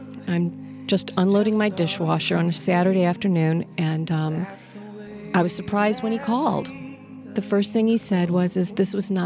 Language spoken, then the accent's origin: English; St. Louis, Missouri, United States; And I grew up here in St. Louis. I used to drive past Cardinal Glennon all the time.